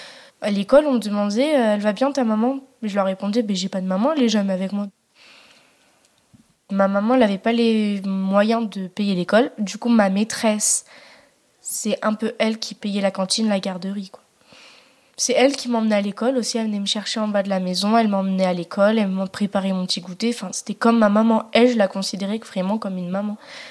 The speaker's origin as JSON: {"language": "French", "town": "Aurillac", "region": "Auvergne-Rhône-Alpes", "country": "France", "tie": "born there", "also_born_or_lived": "Mauriac", "said": "j'ai 14 ans. Je suis née à Aurillac, dans le Cantal."}